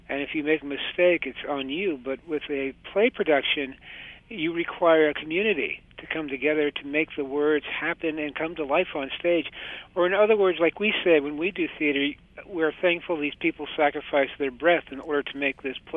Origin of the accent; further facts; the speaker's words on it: Fort Peck Indian Reservation, Montana, United States; I was born and raised on the Fort Peck Indian Reservation in Montana.